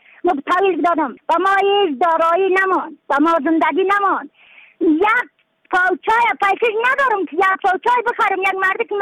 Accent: Badakhshan, Afghanistan; از بدخشان هستم، مرکز بدخشان ولسوالی اتل پایان.

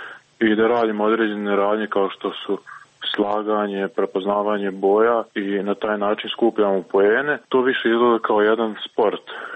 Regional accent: Novi Grad, Republika Srpska, Bosnia & Herzegovina; ja sam iz Novog Grada, jedan momak iz Brčkog, jedan iz Dervente i jedan iz Bratunca

